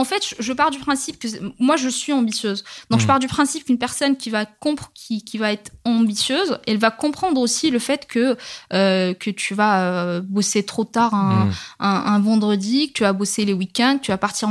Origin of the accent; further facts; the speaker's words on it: Rabat, Rabat-Salé-Kénitra, Morocco; j'ai grandi au Maroc, j'ai quand même grandi dans la capitale, j'ai fait une école, une mission française